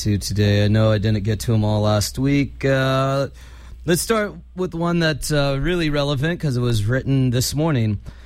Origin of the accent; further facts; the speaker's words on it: California, United States; I grew up in the Bay Area and I've been a lifelong Niners fan